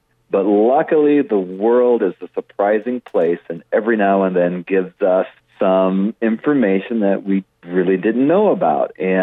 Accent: Midwest, United States; You know, I grew up in the Midwest, and we had the eastern monarch butterfly, and I can remember in August the migrations coming through, and it'd just be an ocean of black and orange throughout the whole farm.

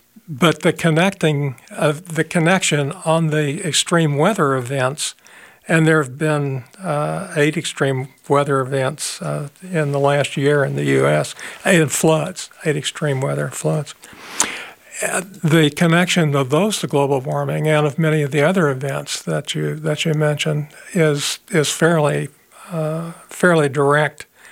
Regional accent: Paducah, Kentucky, United States; My hometown of Paducah, Kentucky, was devastated when the Ohio River flooded in 1931.

